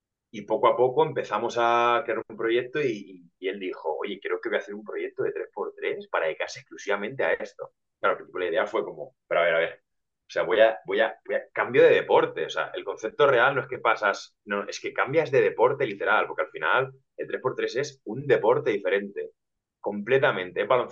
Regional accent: Albacete, Castilla-La Mancha, Spain; yo soy un chaval de Albacete

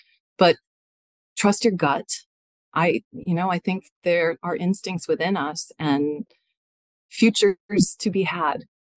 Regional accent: Massachusetts, United States; also born or lived in Southern California, United States; So growing up in Massachusetts, I think that in those formative years, I think that kind of set in the bedrock of my body, kind of my color palette. So I love grays. But then moving out to California, Southern California specifically

